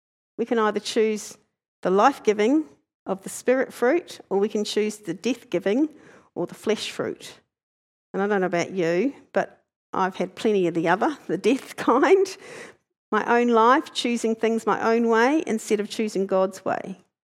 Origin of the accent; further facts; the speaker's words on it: Hastings, Hawke's Bay, New Zealand; they were created in Hastings, where I grew up in New Zealand.